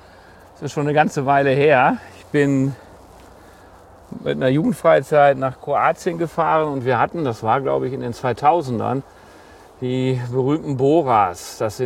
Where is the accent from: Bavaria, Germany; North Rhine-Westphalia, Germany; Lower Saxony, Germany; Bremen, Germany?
Lower Saxony, Germany; Ich komme aus dem Landkreis Osnabrück, das gehört zu Niedersachsen, ja.